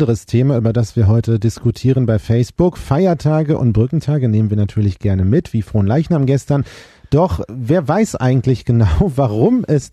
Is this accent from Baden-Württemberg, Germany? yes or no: no; Bückeburg, Lower Saxony, Germany; Als gebürtiger Niedersachse, der an der Grenze zu NRW aufgewachsen ist, weiß ich, meine Heimatstadt Bückeburg ist voll.